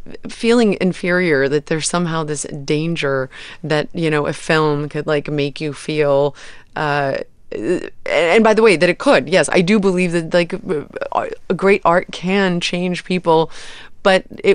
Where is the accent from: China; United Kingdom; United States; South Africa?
South Africa; I had a lot of trauma from being a young child growing up in South Africa during the apartheid era.